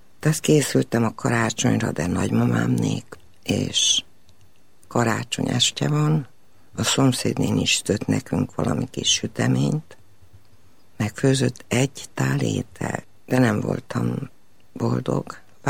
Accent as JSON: {"language": "Hungarian", "town": "Cluj-Napoca", "region": "Cluj County", "country": "Romania", "tie": "born or raised there", "said": "én még úgy nőttem föl, hogy mindenkiben mélyen élt az az idő, amikor úgynevezett magyar világ volt Kolozsváron."}